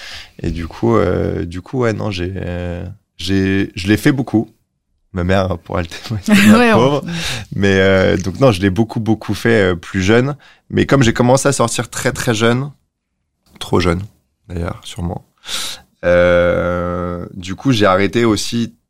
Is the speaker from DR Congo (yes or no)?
no; Paris, Île-de-France, France; moi, j'ai grandi à Paris, vie très normale, et trop normale, en fait.